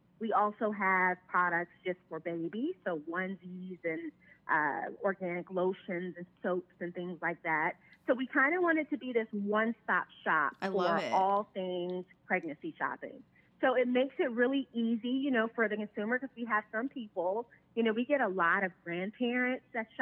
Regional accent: Florida, United States; also born or lived in Chicago; No, so I'm originally from Florida.

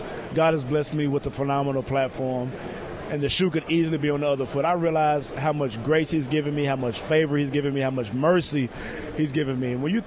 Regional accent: Mahia, United States; also born or lived in Dallas; every community that I've been a part of, whether it's Dallas, my hometown of Mahia, whether it's Pittsburgh where I played, or Jacksonville.

